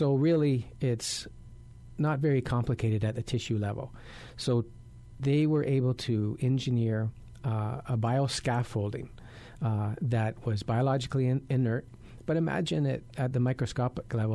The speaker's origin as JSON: {"language": "English", "country": "Canada", "said": "I came from Canada"}